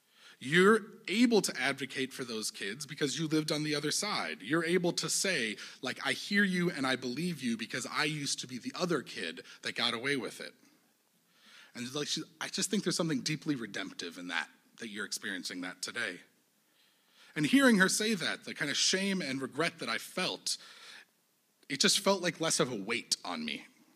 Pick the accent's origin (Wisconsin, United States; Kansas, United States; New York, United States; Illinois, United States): Illinois, United States; Evanston; It brought up memories of me growing up in Evanston.